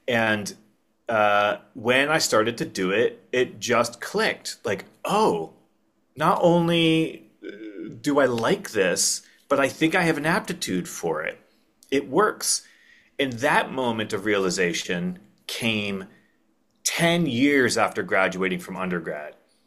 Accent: New Hampshire, United States; I grew up in New Hampshire, and the seed of me becoming a writer was actually planted years and years before I came to realize it was there.

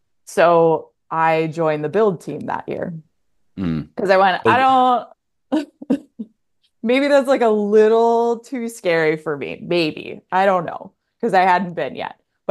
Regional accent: Illinois, United States; So I'm originally from Illinois.

